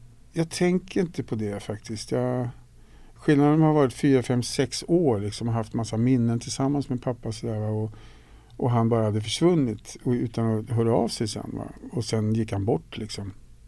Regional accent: Solna, Stockholm County, Sweden; Jag är uppvuxen i Solna utanför Stockholm. Det betyder att man är AIK-are i hjärtat forever. Ganska normal uppväxt.

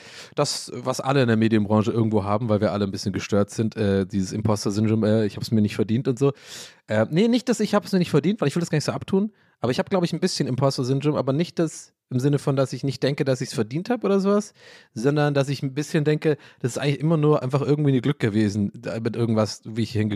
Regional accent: Ireland; ja, ich bin ja Ire und es gibt viele sehr gute irische Literaten und Schriftsteller und das ist in meinen Genen drin.

